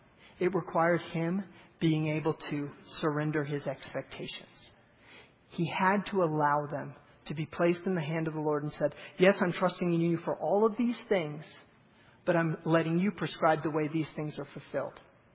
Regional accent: Atlanta, Georgia, United States; I grew up in the South in Atlanta, and there are Christmas trees.

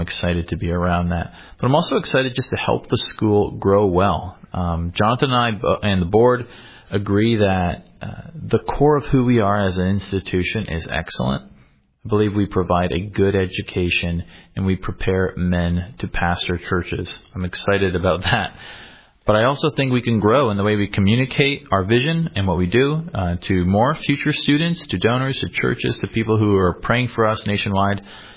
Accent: Canada; accent: Canadian; I grew up in Canada, so you might be able to detect a little bit of a Canadian accent, but some Canadians would say that it's wavering, I'm losing it, but I'm trying to retain some of it

